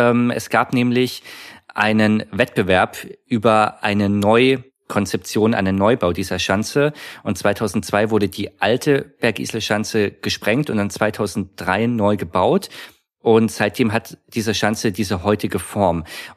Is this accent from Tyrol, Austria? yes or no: yes; Innsbruck, Tyrol, Austria; Ich glaube, als Innsbruck oder als Tiroler lächelt man da eher drüber.